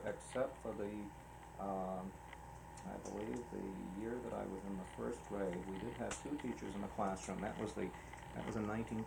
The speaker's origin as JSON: {"language": "English", "town": "Westport", "region": "Massachusetts", "country": "United States", "tie": "born or raised there", "also_born_or_lived": "New Bedford, Massachusetts", "said": "Well, I was born in St. Luke's Hospital in New Bedford, but came to Westport as soon as they could."}